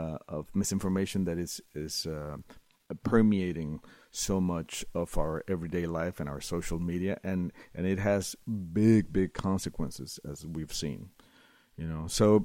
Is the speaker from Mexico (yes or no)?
yes; Mexico; now in United States; She's half American, half Croatian. I'm Mexican, and I'm naturalized American.